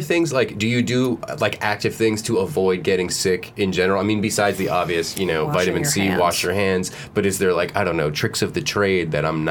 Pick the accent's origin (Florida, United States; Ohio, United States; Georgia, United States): Florida, United States; I'm from South Florida, so I would get mosquito bitten constantly down there.